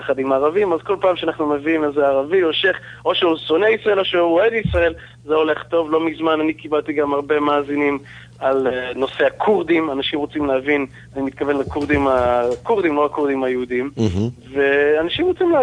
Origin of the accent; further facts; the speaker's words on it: United States; now in Israel; אני נולדתי בארץ, אבל לצערי, כשהייתי בן 8, ההורים שלי הורידו אותנו לארצות הברית